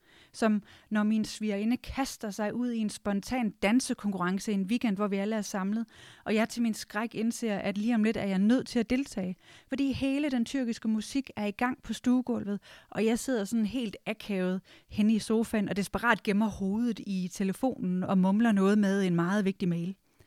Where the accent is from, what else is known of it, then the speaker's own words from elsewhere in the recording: North Denmark Region, Denmark; I Vendsyssel, hvor jeg voksede op, der var det ikke udbredt at sætte ord på sine følelser.